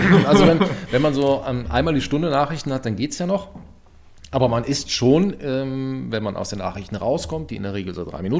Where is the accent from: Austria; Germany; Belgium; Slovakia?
Belgium; Wallonia; Also ich bin ja aus Belgien und da war, also grenznäher muss man dazu sagen, also bei Köln, Aachen-Köln.